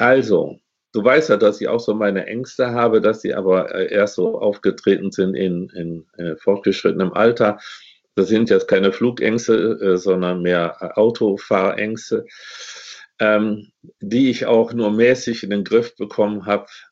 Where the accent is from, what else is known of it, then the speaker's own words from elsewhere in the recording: Germany; born there; ich bin 3 Jahre nach dem Ende des Zweiten Weltkriegs geboren. Nicht? Ich bin in Westdeutschland geboren.